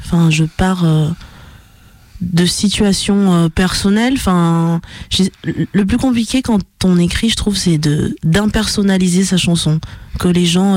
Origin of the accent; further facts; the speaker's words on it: Madagascar; je suis noire et je viens de Madagascar